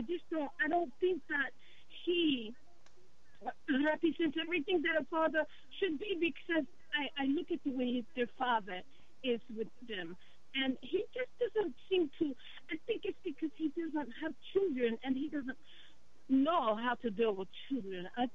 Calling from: Atlanta, Georgia, United States; I'm calling from Atlanta.

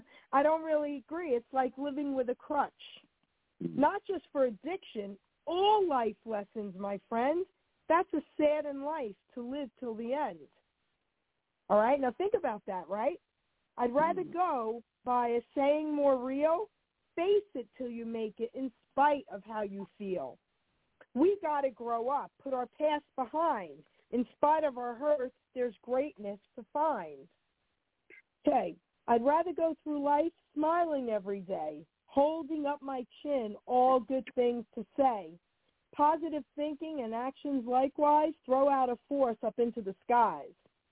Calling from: New Jersey, United States; I'm calling from New Jersey.

